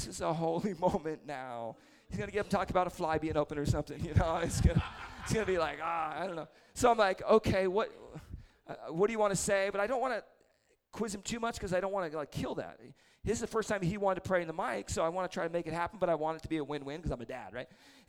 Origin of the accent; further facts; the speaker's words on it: Idaho, United States; I grew up in Idaho in a family church, extreme Pentecostals.